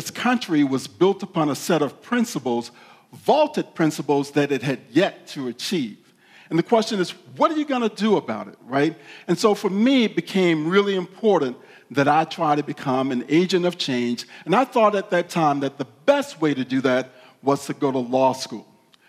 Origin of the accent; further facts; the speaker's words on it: Atlanta, Georgia, United States; So I'm a Southerner, grew up in the South in Atlanta, Georgia, the Bible Belt.